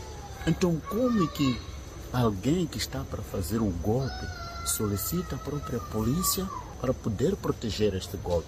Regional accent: Mozambique; eu quero confessar que, como moçambicano, estou completamente envergonhado, porque o meu país está na presidência do Conselho de Segurança das Nações Unidas

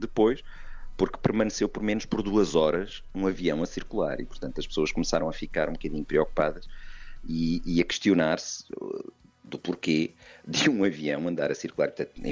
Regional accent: Portugal; sendo português

